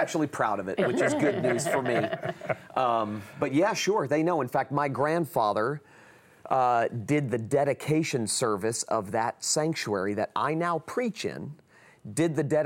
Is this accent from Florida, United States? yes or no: yes; Florida, United States; I had planted a church back home. I'm from South Florida.